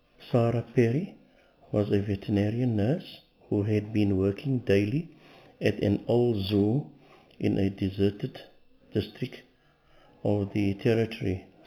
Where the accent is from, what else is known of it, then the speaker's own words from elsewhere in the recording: East London, Eastern Cape, South Africa; I was born in East London, a little town, city, whatever you want to call it, in the Eastern Cape. And that's where I schooled.